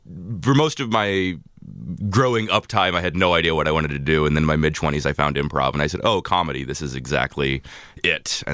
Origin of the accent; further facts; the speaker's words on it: Federal Way, Washington, United States; Yeah, from the area. Yeah, I grew up here. I lived here pretty much my entire life. I went to college in New York for a while. But, yeah, I've lived here most of my life.